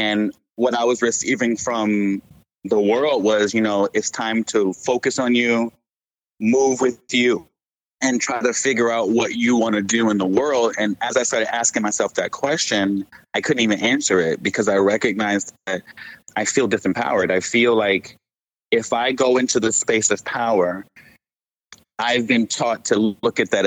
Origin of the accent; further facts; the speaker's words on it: Columbia, South Carolina, United States; born there; Okay. I was born in Columbia, South Carolina.